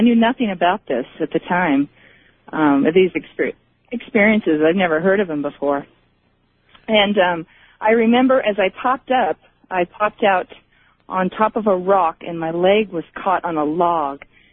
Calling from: San Diego, California, United States; I'm calling from San Diego.

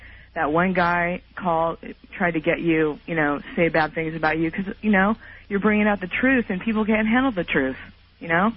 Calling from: California, United States; I'm calling from California.

